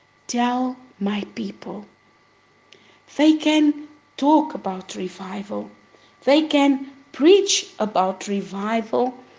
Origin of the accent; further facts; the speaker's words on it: South Africa; I am from South Africa